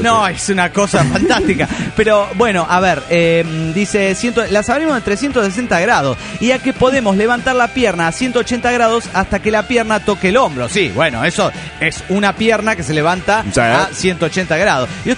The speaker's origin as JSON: {"language": "Spanish", "region": "Mexico City", "country": "Mexico", "said": "somos víctimas, los chilangos y todos los que tienen automóviles México"}